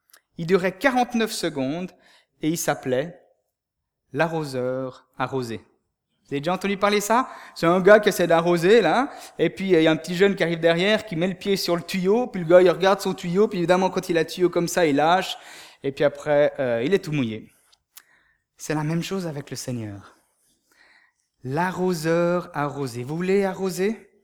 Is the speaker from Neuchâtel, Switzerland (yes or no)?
no; Geneva, Switzerland; quand je dis aux gens que j'ai grandi à Genève